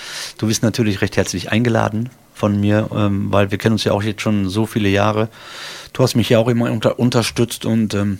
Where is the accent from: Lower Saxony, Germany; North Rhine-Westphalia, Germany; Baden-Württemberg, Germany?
North Rhine-Westphalia, Germany; Hamm; wenn meine Heimatstadt Hamm mich unterstützt